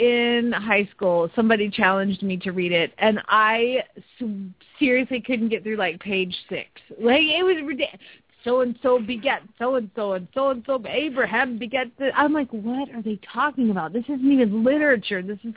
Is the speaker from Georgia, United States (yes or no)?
yes; Atlanta, Georgia, United States; I'm a good Southern girl. I'm from Georgia. I'm from Atlanta. They burned my city.